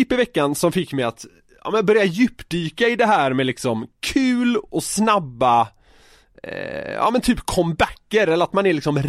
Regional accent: Gothenburg, Västra Götaland County, Sweden; skulle jag åka ner till Göteborg en helg där jag är ifrån

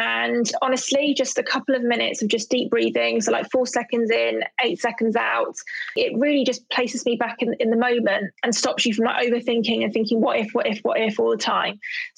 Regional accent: London, United Kingdom; So I'm from Southeast London, and I always remember when I had a really bad breakout, I was walking through Peckham one day.

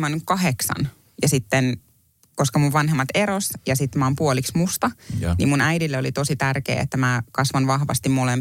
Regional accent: United States; also born or lived in Finland; Mä oon syntynyt Suomessa vaan siksi, että Jenkeissä oli niin kallista synnyttää ja mun äiti halusi synnyttää oman äitinsä lähellä.

